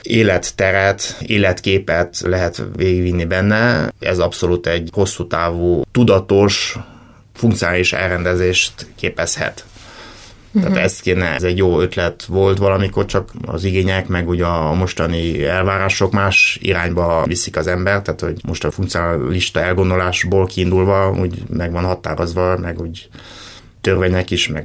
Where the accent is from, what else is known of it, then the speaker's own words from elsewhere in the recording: Cluj-Napoca, Cluj County, Romania; mivel én kolozsvári gyerek vagyok, volt szerencsém itt születni és itt élni eddigi életem legnagyobb részében.